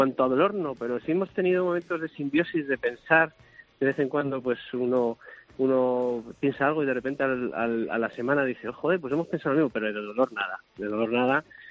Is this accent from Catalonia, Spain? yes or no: no; Sepúlveda, Castile and León, Spain; aunque somos de Sepúlveda, de Segovia, siempre hemos jugado al fútbol de toda la vida